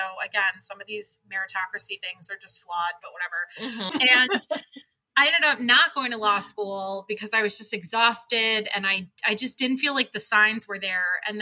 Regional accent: Buffalo, New York, United States; we're from Buffalo, so we're close to Toronto

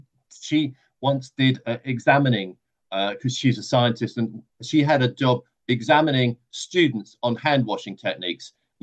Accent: England, United Kingdom; We're all English, you know

